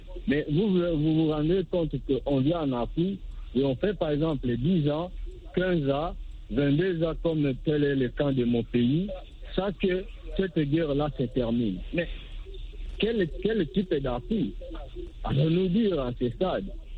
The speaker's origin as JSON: {"language": "French", "country": "DR Congo", "said": "chez nous en RDC"}